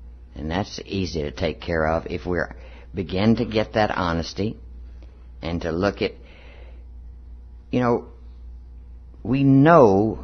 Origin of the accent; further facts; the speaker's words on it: Texas, United States; And as a Texan, that's hard to get rid of. I had to really work on that, because we had been stationed all over the United States and all over the world, and they naturally, people naturally when you said you were born and raised in Texas